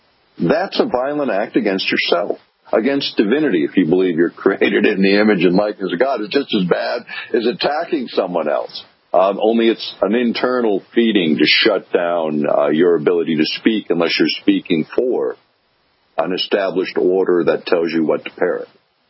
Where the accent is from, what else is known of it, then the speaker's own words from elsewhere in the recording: United States; it does not reach the level of democracy in a republic that I embrace as an American at all.